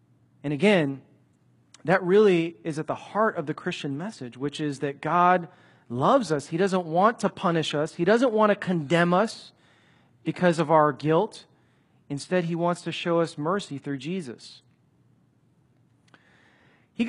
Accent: Chicago, Illinois, United States; I remember being pretty young growing up in Chicago, and sometimes my parents would take me to the nice, beautiful suburbs of Chicago.

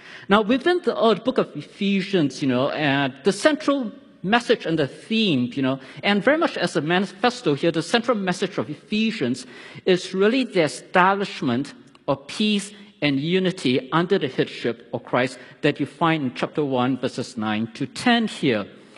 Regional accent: Singapore; now in United States; I grew up in Singapore

